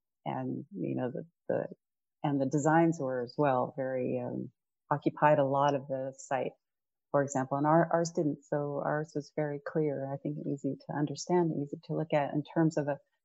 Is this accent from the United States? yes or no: yes; El Paso, Texas, United States; Well, I'm from El Paso, Texas. Father was a pharmacist.